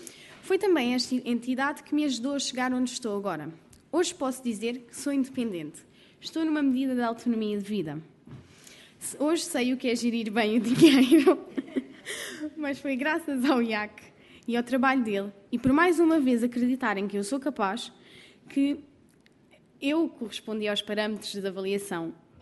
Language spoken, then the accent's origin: Portuguese; Lisbon, Portugal; Gostaria que as pessoas respeitassem o sítio onde cresci, porque não é o outro planeta, é em Lisboa, é a capital de Portugal.